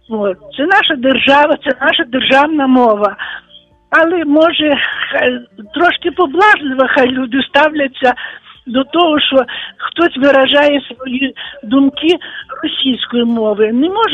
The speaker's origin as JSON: {"language": "Ukrainian", "country": "Russia", "moved": "yes", "lives_now": "Ukraine", "said": "Ви знаєте, я сама росіянка. Я на Україні живу 50 років вже."}